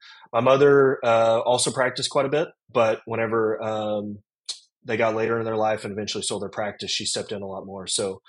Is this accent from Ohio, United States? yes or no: no; Sherman, Texas, United States; born there; So I was born in Sherman, Texas, even a little further north, as close as you can get to the Oklahoma border.